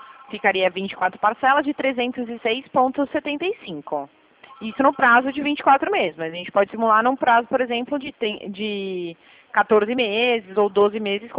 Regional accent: São Paulo, Brazil; Eu sou de São Paulo, mas eu trabalho na unidade de Limeira também, tá?

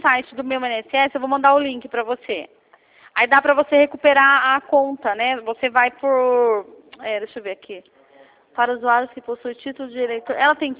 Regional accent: Campinas, São Paulo, Brazil; Eu sou de Campinas, São Paulo.

